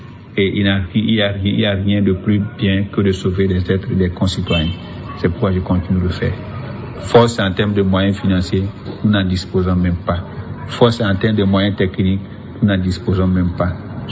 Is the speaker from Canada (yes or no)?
no; Togo; on doit faire tout pour que les gens comprennent qu'on est des Togolais, on doit se comprendre.